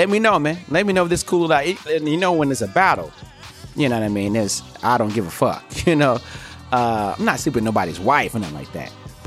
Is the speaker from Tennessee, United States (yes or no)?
no; North Carolina, United States; Now, you know, I'm from North Carolina. I'm standing on Carolina business. I was one of the originator rhyme spitters of North Carolina.